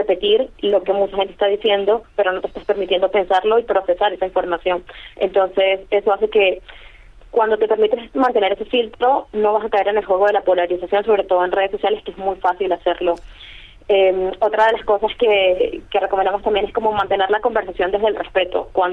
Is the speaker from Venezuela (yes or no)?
yes; Venezuela; al saber de hecho que soy venezolana